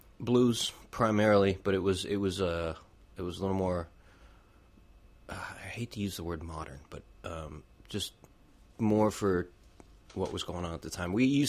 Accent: Ohio, United States; now in Boston, United States; I grew up in Ohio.

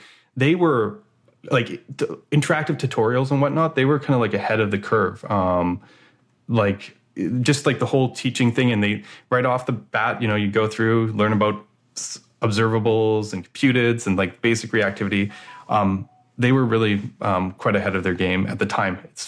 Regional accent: Vancouver, British Columbia, Canada; I'm from Canada, Vancouver, BC

